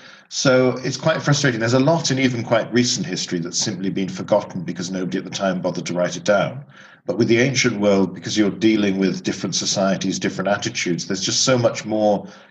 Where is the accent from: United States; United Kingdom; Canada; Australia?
United Kingdom; growing up in Britain, there's the remains of a Roman legionary fortress and amphitheater about 20 miles away from where I grew up.